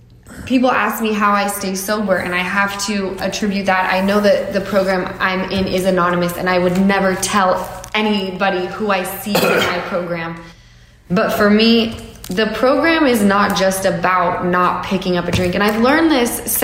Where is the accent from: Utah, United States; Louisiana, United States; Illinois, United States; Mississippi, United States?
Utah, United States; I come from Utah, I do this